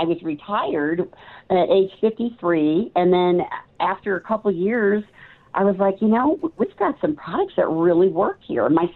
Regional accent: Midwest, United States; moved away as an adult; So I personally, my husband and I moved out here from the Midwest about 8 years ago.

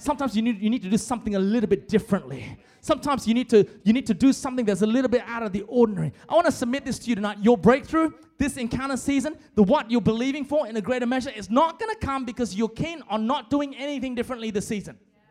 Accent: Malaysia; I'm a Malaysian boy, man.

